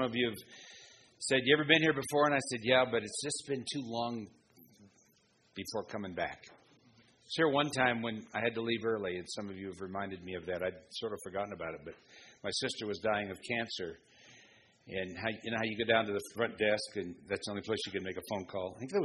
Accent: Boulder, Colorado, United States; Boulder. I'm from Boulder. Yeah. I'm sort of just outside of Boulder. Nobody can live in Boulder. But I'm from Boulder

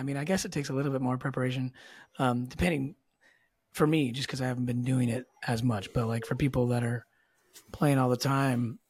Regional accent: Minnesota, United States; also born or lived in Wisconsin; I grew up. I grew up in Minnesota, Wisconsin area, and I was huge, like, Packer fan actually.

